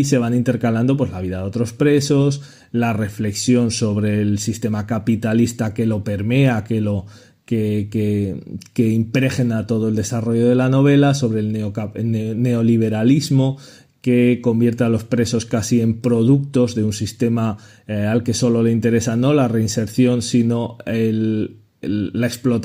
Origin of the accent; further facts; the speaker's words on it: Zaragoza, Aragon, Spain; en Tudela, Zaragoza, donde vivo, de donde soy